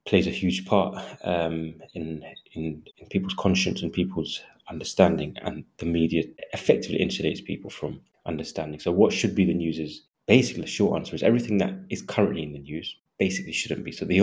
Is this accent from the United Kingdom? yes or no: yes; United Kingdom; from a personal point of view, in terms of being a British Palestinian, there wasn't much coverage on Palestine just in general